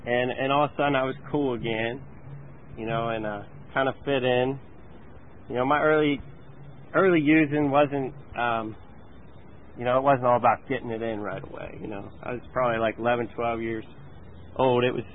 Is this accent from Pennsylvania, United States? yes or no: yes; Altoona, Pennsylvania, United States; I grew up in Altoona, PA, and, you know, I didn't have a bad childhood